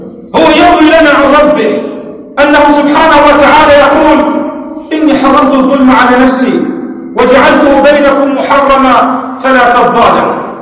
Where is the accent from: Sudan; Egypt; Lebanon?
Lebanon; أنا أقول في بلدنا لبنان عندنا ملف